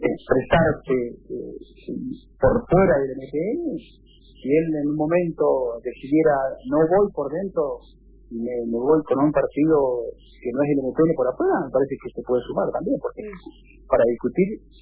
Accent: Argentina; como argentinos

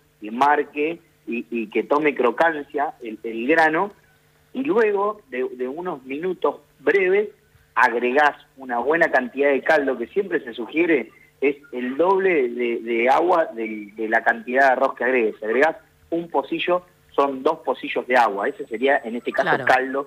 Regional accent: Mattaldi, Córdoba, Argentina; Yo soy de Mataldi. Mataldi es un pueblo que se encuentra en el Mataldi.

